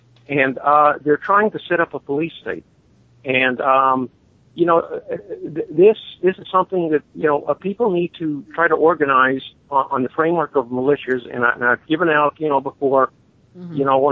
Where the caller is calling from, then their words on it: Florida, United States; down here in Florida.